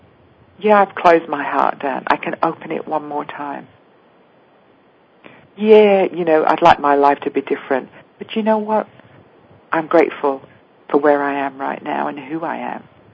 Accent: England, United Kingdom; also born or lived in different countries; growing up in England was, in my mind, very quite restrictive

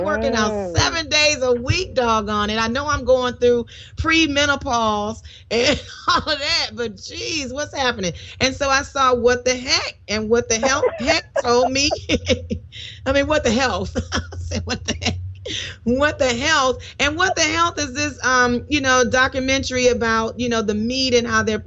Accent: Detroit, Michigan, United States; from the D, my hometown.

